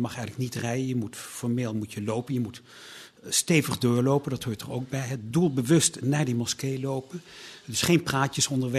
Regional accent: Eindhoven, North Brabant, Netherlands; Ik kom uit Brabant, ja, Eindhoven.

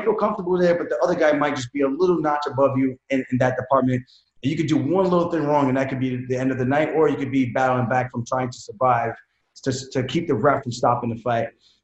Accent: New York, United States; You know, I'm from Long Island.

